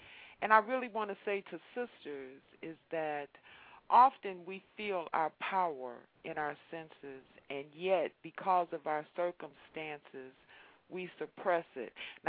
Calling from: Detroit, Michigan, United States; I'm calling from Detroit, Michigan.

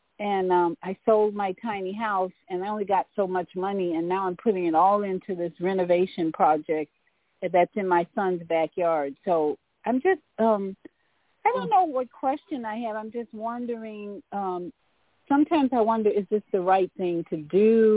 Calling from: Orlando, Florida, United States; in Orlando, Florida. A little chilly down here right now

